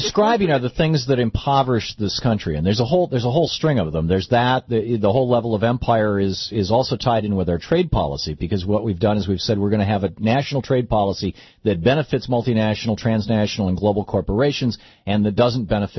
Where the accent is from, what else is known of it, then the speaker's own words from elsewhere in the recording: Lansing, Michigan, United States; also born or lived in Grand Rapids / Ann Arbor; now in Detroit, United States; And, you know, I grew up in Michigan. I was born in Kent County. I was born in Grand Rapids. Louise and I grew up in, both of us, I grew up in Lansing.